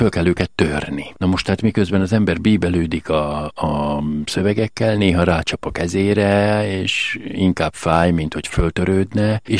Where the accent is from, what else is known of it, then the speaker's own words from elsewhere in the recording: Transdanubia, Hungary; now in Nyíregyháza, Hungary; És akkor kaptam én, bár dunántúli vagyok, egy nyíregyházi kiküldetést, és a püspök akkor azt kérte, hogy nyíregyházára menjek, és én 80 óta dolgozom és szolgálok Nyíregyházán